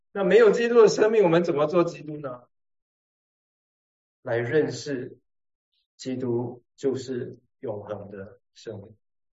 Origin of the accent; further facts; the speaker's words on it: Penang, Malaysia; 我们槟城人的一个文化就是超级会计较，超级。